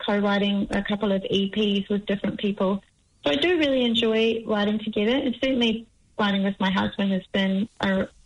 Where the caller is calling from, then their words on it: Christchurch, Canterbury, New Zealand; I am beaming in from Addington in Ōtautahi.